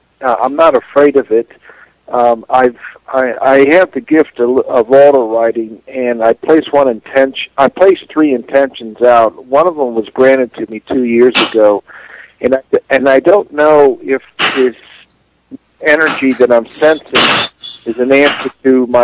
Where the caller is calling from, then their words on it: Atlanta, Georgia, United States; I'm calling from Atlanta.